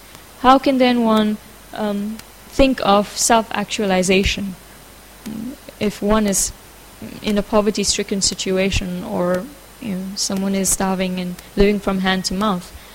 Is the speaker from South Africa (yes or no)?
yes; South Africa; English is a second language; I come from South Africa, so I don't really know much about European history, but since I've spent time here in Radadesh